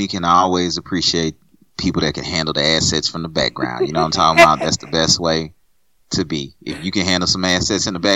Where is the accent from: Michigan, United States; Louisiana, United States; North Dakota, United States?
Louisiana, United States; Yeah, you know, I'm from Louisiana, though. 337 all day